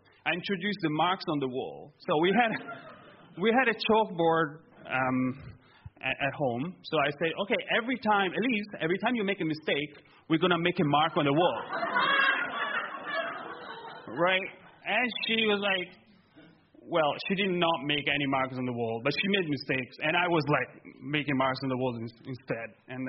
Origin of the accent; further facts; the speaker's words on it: Italy; And so I grew up in Italy, so maybe you've heard some of those people over there. They speak very loudly over there